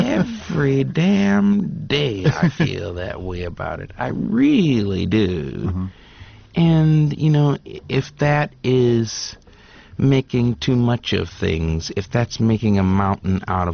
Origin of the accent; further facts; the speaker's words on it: Wisconsin, United States; for people to know that I'm an American and from Wisconsin, the Midwest, and really loving what I do and caring about it